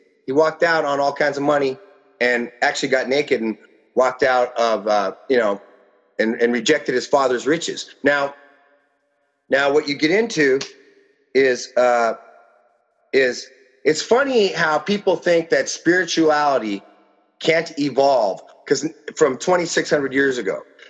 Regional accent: Los Angeles, California, United States; I'm from Los Angeles. We were raised with candy cigarettes in our mouth

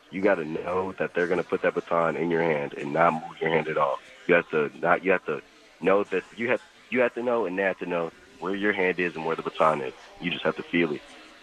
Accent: Florida, United States; I'm from Florida, so we didn't have that.

